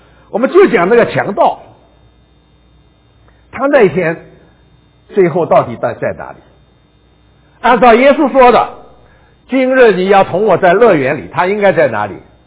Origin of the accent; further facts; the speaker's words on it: China; 我们中国人有一句话也可能比较相信的，就是万人坑啊